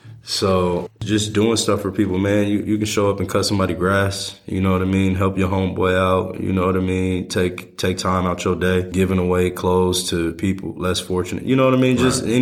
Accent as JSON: {"language": "English", "town": "Pasadena", "region": "California", "country": "United States", "said": "because I come from Pasadena, California, and that's like 20, 25 minutes away from LA."}